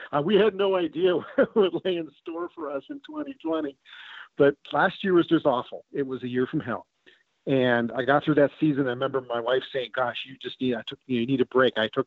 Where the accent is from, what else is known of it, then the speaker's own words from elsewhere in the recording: Pittsburgh, Pennsylvania, United States; accent: Northside; I'm a Northsider. I'm from the north side of Pittsburgh. Okay. Grew up there. Well, I spent like 2 years at Northside. Then we moved out to North Hills, but I still got the Northside accent, I guess.